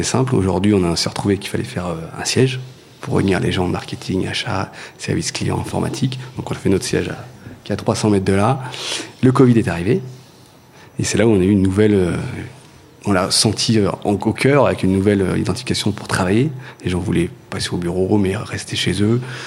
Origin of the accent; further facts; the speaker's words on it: Montluçon, Auvergne-Rhône-Alpes, France; parce que je suis de Montluçon à la base.